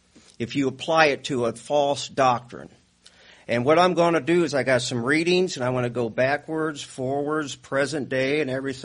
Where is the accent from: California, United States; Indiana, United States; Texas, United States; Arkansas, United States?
Indiana, United States; Fort Wayne; We come from Fort Wayne, Indiana. We live about 4 hours away.